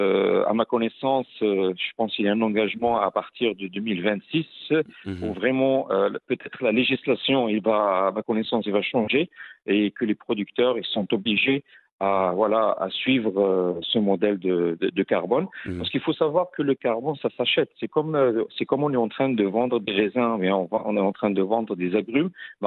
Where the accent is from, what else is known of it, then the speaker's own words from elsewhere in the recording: Morocco; je viens du Maroc.